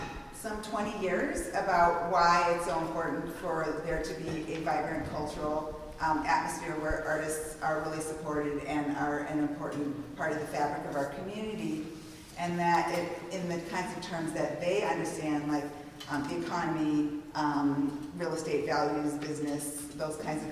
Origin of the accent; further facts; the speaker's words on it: Brisbane, California, United States; And I came from Brisbane, California, which is a little town just outside of San Francisco.